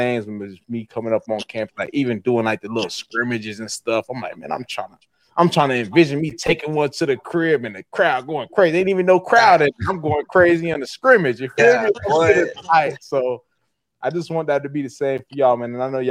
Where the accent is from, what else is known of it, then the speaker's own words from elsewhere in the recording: Florida, United States; I'm from Florida, too, just like y'all. I'm from South Florida, though.